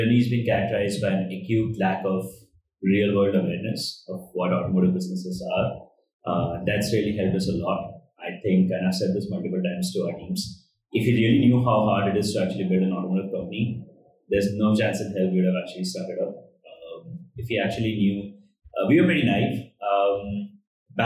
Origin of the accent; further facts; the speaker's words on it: Ahmedabad, Gujarat, India; also born or lived in Chennai; I grew up in Ahmedabad. Parents and a lot of the family still there. Then got an admitted in IIT Madras, moved to Chennai for that.